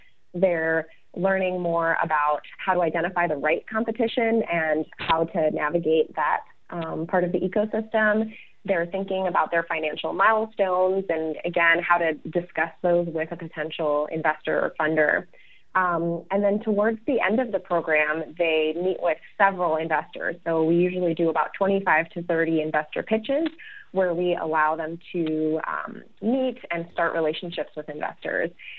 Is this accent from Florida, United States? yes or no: yes; Florida, United States; I'm from Florida myself, and had a little bit of a winding path before I ended up in the entrepreneurial ecosystem here.